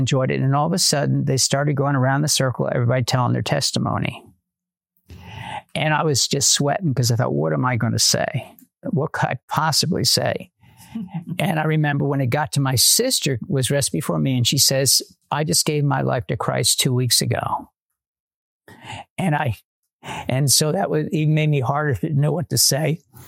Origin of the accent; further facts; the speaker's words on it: Pennsylvania, United States; also born or lived in Chester; I was born in Chester, Pennsylvania. Patty was born in Westchester. We met in Tennessee, which is unusual and wild. But I grew up in the very southeast corner of Pennsylvania, 17 miles from Philadelphia, to a wonderful family.